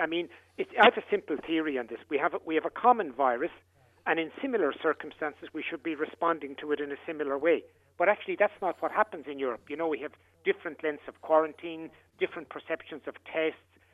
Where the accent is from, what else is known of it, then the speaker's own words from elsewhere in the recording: Ireland; particularly as an Irishman